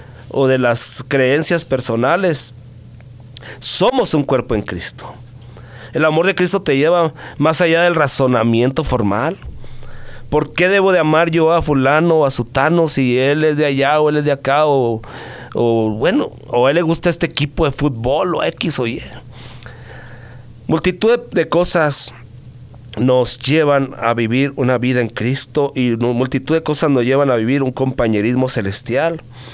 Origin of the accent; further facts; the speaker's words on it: Chihuahua, Mexico; como yo soy de Chihuahua